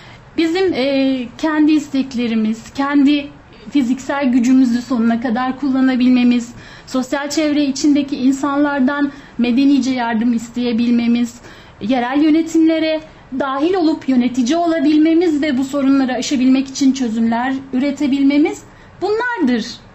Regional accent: Ankara, Turkey; born there; 1969 Ankara doğumluyum.

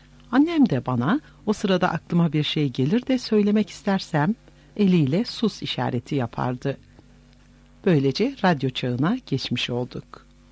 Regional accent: Ankara, Turkey; also born or lived in Istanbul; 1932 yılında İstanbul'da doğmuşum ama babamın görev yeri değişince Ankara'ya gelmişiz. Hatırımda kalan ilk olay da Ankara'da geçti.

